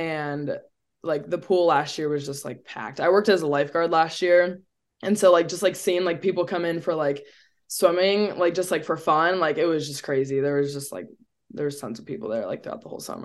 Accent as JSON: {"language": "English", "region": "Illinois", "country": "United States", "tie": "born or raised there", "said": "Being from the Midwest and growing up in the Midwest, like, we don't really have many outdoor pools where I live back in Illinois."}